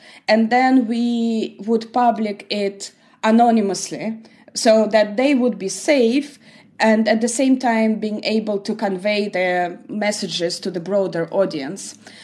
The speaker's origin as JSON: {"language": "English", "town": "Zhytomyr", "region": "Zhytomyr Oblast", "country": "Ukraine", "said": "I'm from Zhytomyr, Ukraine, and that's where my family lives, my grandma, my aunt, my uncle, my cousins, and lots of friends as well."}